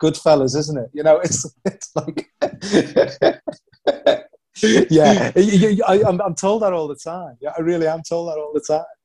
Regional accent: Liverpool, North West England, United Kingdom; now in Brooklyn, United States; I'm from Highton, which is part of Liverpool. Tony Hibbert is also from Highton. Peter Reid, another Everton great, is from Highton. So yeah, Highton is a real Liverpool place. I'm a real Scouser.

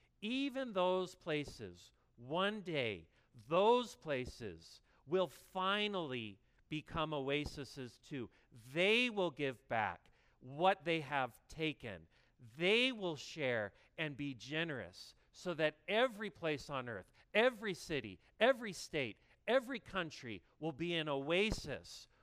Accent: Sedona, Arizona, United States; now in Upland, United States; Yeah, I'm from Arizona, and I'm from the mountains, okay? So the mountains get cool. The weather in Upland is a lot like my hometown in Sedona, actually.

